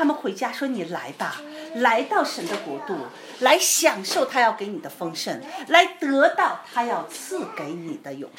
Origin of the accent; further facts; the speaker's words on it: China; now in United Kingdom; 那对我们从国内来的人，我们那时候出来没，那时候九七年哈